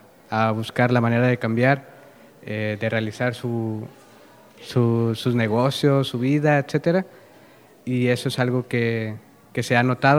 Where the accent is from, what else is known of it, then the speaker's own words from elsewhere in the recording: Huejutla de Reyes, Hidalgo, Mexico; now in Osorno, Chile; yo vengo de Huejutla de Reyes, Hidalgo.